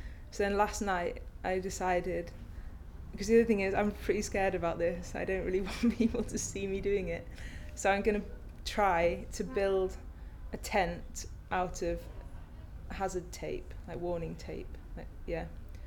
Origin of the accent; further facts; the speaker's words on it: Sheffield, Yorkshire and the Humber, United Kingdom; I'm 22 and I'm from Sheffield.